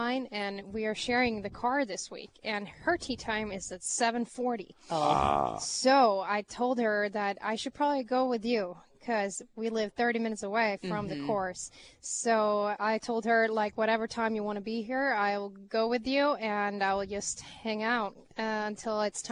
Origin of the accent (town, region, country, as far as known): Sweden; now in United States